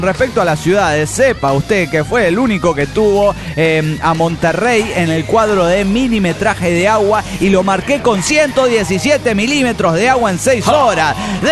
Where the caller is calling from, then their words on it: La Plata, Buenos Aires Province, Argentina; de La Plata, Argentina.